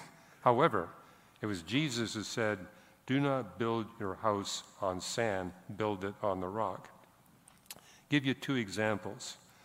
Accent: British Columbia, Canada; Where I grew up in British Columbia, the average wildfire rate was every year.

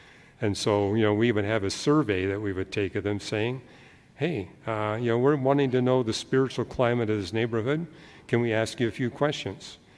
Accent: Canada; my home country, Canada

